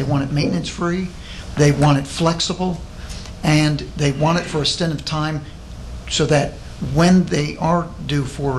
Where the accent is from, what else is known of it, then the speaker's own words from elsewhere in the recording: Texas, United States; born there; I was born in Texas. I don't know where else anyone would want to consider retiring.